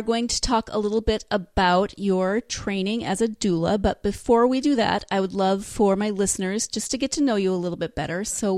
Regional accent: Montana, United States; I know Jennifer from my hometown in Montana. So for such a tiny little rural place, it really has produced some amazingly awesome people.

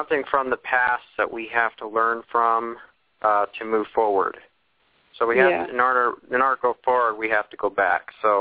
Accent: Salt Lake City, Utah, United States; I didn't want to go clear out to Idaho because I'm from Salt Lake.

